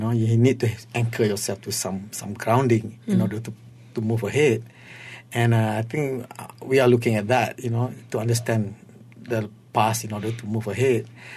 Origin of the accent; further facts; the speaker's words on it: Malaysia; being Malay, being Malaysian artist, being who you are at the same time, even though your training is abroad, you know, your education is abroad, but strongly rooted in your own culture.